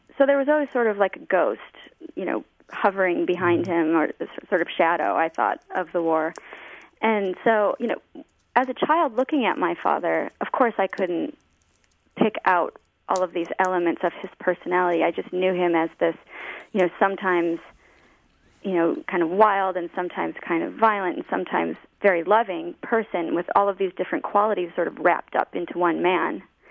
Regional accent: La Crosse, Wisconsin, United States; There's my childhood growing up in La Crosse, Wisconsin, when my parents divorced.

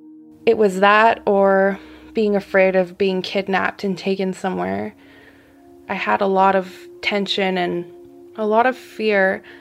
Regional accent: Quebec City, Quebec, Canada; born there; first language French; English is a second language; I was born in Quebec City. My first language was French. It wasn't a super rich part of the city.

